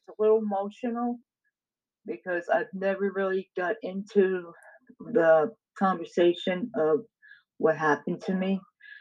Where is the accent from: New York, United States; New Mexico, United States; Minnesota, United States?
New York, United States; Tappan; also born or lived in Congers, New York; I was born in Nyack Hospital. And at the age of three, I lived in Congress. And then we moved from Congress to Spark Hill Road in Tappan, New York.